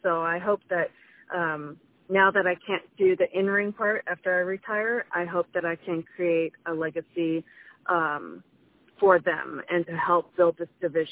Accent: Toronto, Ontario, Canada; I'm going to have some friends drive up from Toronto, my hometown, and for me to be able to perform in front of my my friends and family

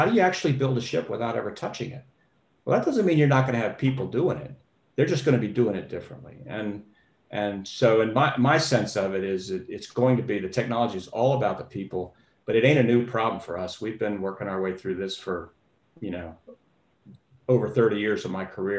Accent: Florida, United States; you know, I grew up in Florida, and we would watch the space shots on television, and we'd walk out in the backyard

